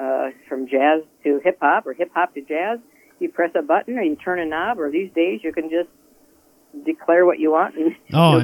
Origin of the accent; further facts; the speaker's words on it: Milwaukee, Wisconsin, United States; moved away as an adult; also born or lived in Chicago; I was raised in Milwaukee, and when I was 18, I moved to Chicago